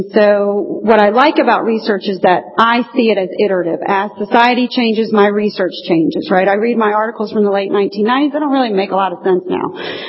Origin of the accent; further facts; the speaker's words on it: Virginia, United States; I'm from Virginia, where we had party lines, so sometimes you had to go over to the neighbor's house.